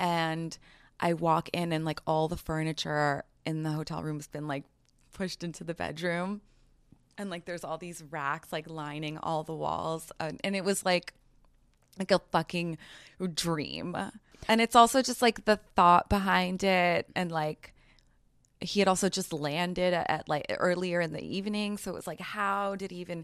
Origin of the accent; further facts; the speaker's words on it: New York City, New York, United States; And like, also I grew up in New York City. I grew up around celebrities.